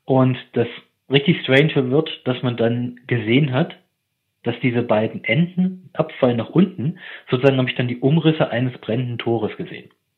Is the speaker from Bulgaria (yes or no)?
no; East Germany, Germany; Also ich komme ursprünglich aus dem Osten.